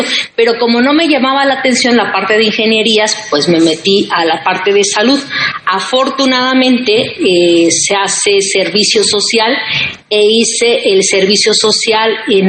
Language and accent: Spanish; Ocosingo, Chiapas, Mexico; also born or lived in Puebla; Yo soy originaria de Ocosingo, Chiapas, y estudié la prepa en Puebla.